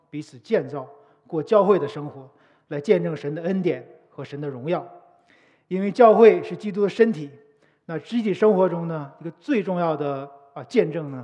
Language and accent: Chinese; China; 我们中国人的新年都是装饰用福字。